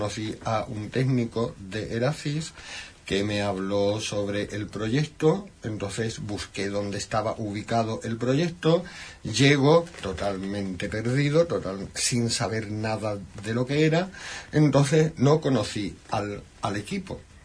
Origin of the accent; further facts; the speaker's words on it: Huelva, Andalusia, Spain; Bueno, pues yo soy onubense.